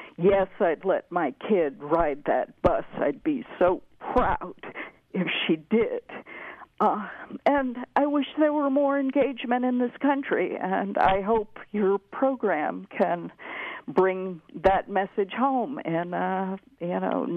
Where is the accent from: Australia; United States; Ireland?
United States; Washington, D.C. area; now in Goleta, United States; I have been politically engaged my whole life, grew up in outside of D.C., so all those monuments you saw are still wonderful to me, but also very familiar.